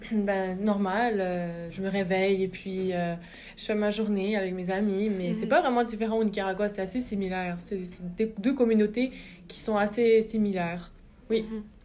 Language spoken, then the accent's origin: French; Gatineau, Quebec, Canada; born there; moi je suis née à Gatineau, mais ce qui m'a amenée à Ottawa, c'est vraiment l'étude.